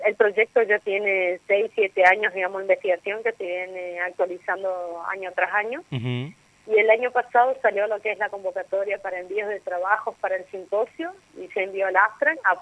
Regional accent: Argentina

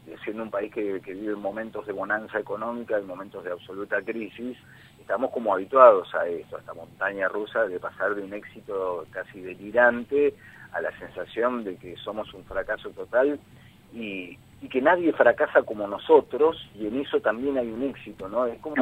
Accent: Argentina

